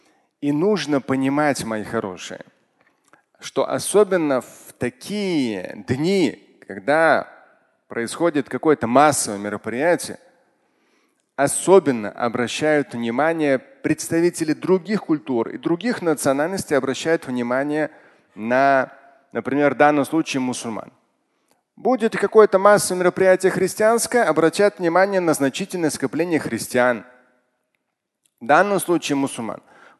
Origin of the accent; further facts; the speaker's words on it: Moscow, Russia; Мы с вами, как коренные москвичи, всем остальным должны показывать, что такое метро